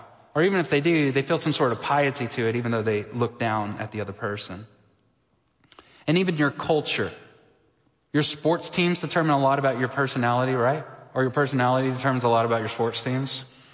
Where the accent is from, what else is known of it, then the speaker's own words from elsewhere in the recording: Texas, United States; So I am a Texan. If you haven't heard about that, I am.